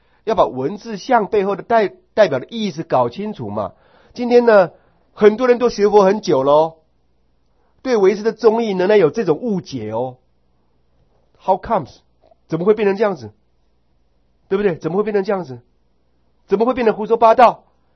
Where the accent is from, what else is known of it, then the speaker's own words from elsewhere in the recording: Taiwan; 只是我们台湾人不涂涂抹抹